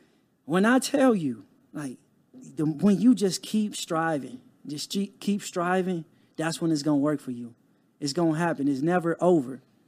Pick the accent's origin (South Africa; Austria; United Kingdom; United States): United States; Compton, California; Like, just growing up in Compton, it wasn't a lot of resources.